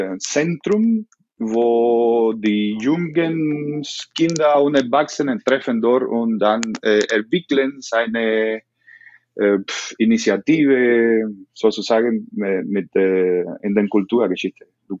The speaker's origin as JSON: {"language": "German", "town": "Esmeralda", "region": "Camagüey", "country": "Cuba", "tie": "born or raised there", "second_language": "German", "said": "Ich bin in Camagüey geboren. Ich bin in Camagüey. Camagüey ist eine Stadt in der Mitte von den Inseln ungefähr, von Havanna Richtung Ost, in der Mitte 500 Kilometer weit weg oder 500 Kilometer entfernt von Havanna. Da habe ich geboren. Ich habe gewohnt in Esmeralda."}